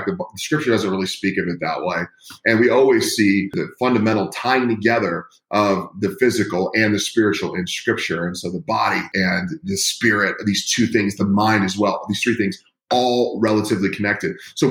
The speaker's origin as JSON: {"language": "English", "town": "San Francisco", "region": "California", "country": "United States", "tie": "born or raised there", "said": "Yeah, well, I'm a guy from San Francisco. I grew up, born and raised in the Bay Area"}